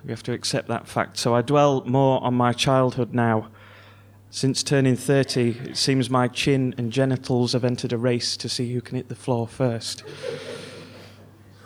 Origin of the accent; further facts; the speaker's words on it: Clay Cross, East Midlands, United Kingdom; So I grew up in Clay Cross in Derbyshire, and I found a picture at my mother's house which sort of summed up my childhood in this place